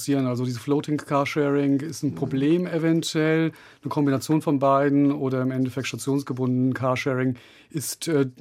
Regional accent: Frankfurt, Hesse, Germany; Also das ist meine Heimat und ich liebe diese Stadt und es ist eine wirklich tolle Stadt.

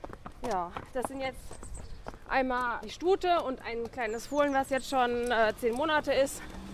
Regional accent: Frankfurt, Hesse, Germany; Ich komme von der Großstadt, ich komme aus Frankfurt.

